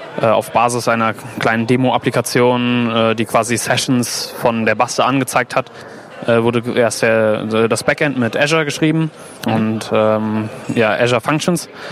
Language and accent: German; Cologne, North Rhine-Westphalia, Germany; Ich komme aus Köln